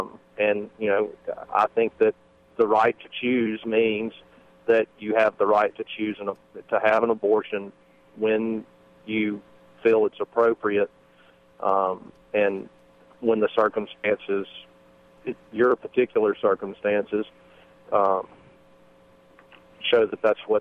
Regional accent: the South, United States; So I'm from the South. My family's from the South.

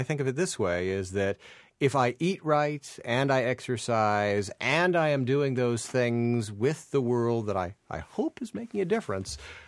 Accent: Iowa, United States; born there; I was born in Iowa.

